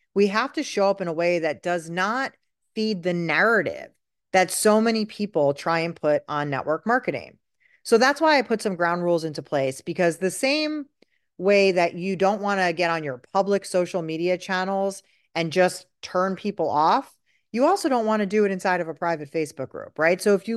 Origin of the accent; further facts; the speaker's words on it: New York City, New York, United States; I grew up in New York City. There weren't a lot of Tupperware parties happening.